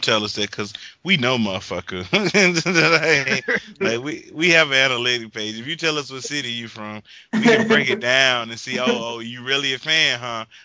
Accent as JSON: {"language": "English", "region": "the South", "country": "United States", "said": "I'm from the South, so I can relate to his music."}